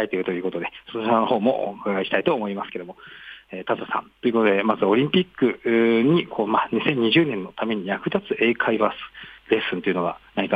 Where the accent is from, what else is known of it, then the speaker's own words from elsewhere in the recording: Yamanashi, Japan; 例えば自分の地元だと山梨とかだと西沢渓谷っていう渓谷があるんですけども